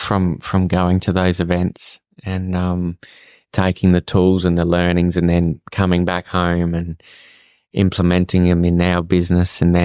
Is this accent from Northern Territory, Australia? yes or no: yes; Northern Territory, Australia; I'm from the Northern Territory and, you know, been playing in the bull dust and the mud all my life